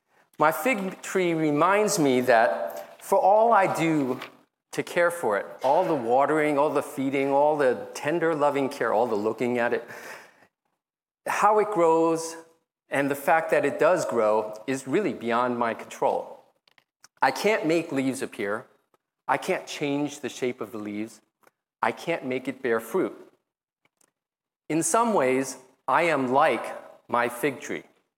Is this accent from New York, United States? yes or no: yes; New York, United States; also born or lived in Taiwan; I can't change that I was born in Taiwan. I can't change how growing up in New York in the 1970s and 80s shaped my character.